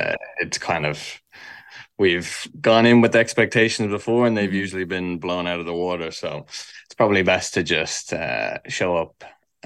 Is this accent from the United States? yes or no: no; Kilkenny, Leinster, Ireland; We're both from Kilkenny, I guess. People oftentimes think we're from like the US or Canada just because of the name and like the type of music or whatever. But yeah, we're both Kilkenny men.